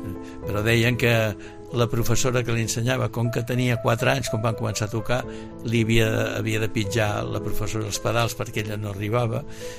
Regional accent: Barcelona, Catalonia, Spain; Jo neixo a la maternitat de Barcelona, vaig néixer a Barcelona, i vivíem amb la meva família a la Gran Via de Barcelona, a prop de la plaça de Tetuán

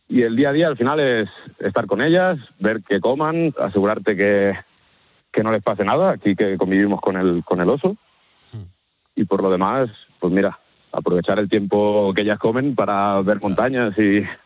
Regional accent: Catalonia, Spain; yo he tenido la suerte que me crié cerca de Collserola y siempre me ha atraído mucho.

